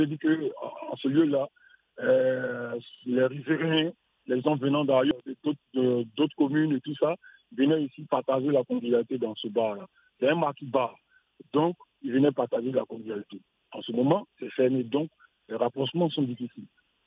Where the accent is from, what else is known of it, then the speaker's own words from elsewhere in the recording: Côte d’Ivoire; Bon, moi, je suis un Ivoirien, né en Côte d'Ivoire. 40 ans au maximum, mais mon âge c'est 40 ans.